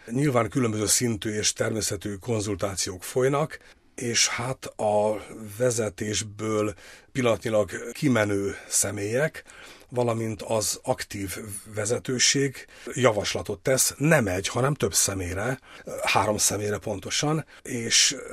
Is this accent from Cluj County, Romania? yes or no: yes; Cluj-Napoca, Cluj County, Romania; now in Hungary; Erdélyből, Kolozsváról származom, de már 1980-ban átkerültem Magyarországra.